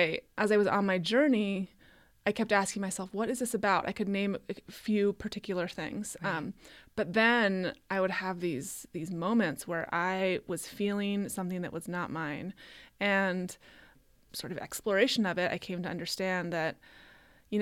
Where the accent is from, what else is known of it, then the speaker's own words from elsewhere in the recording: United States; I'm white, I'm heterosexual, I'm American, I'm cisgendered, I'm middle class.